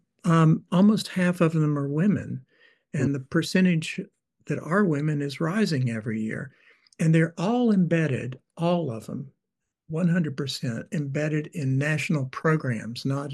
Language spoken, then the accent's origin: English; Tennessee, United States; it reminded me of what we say down south where I come from Tennessee.